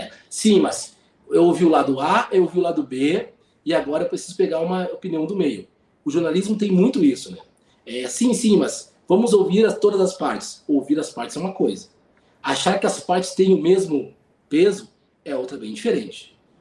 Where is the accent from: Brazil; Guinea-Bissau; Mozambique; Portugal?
Brazil; Eu sou brasileiro, eu já vi muitas coisas acontecerem e eu sou do caminho do meio.